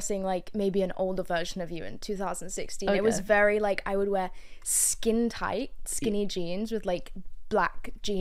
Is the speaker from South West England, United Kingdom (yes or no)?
no; South East England, United Kingdom; I'm from Sussex in the UK, which is like an hour outside of London.